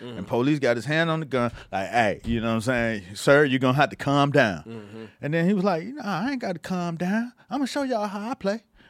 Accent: Miami, Florida, United States; And because I was from Miami, I was fresh out of Miami.

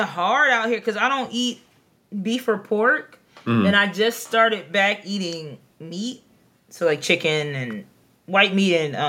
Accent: Texas, United States; But I'm from Texas, so I'm always a little biased.

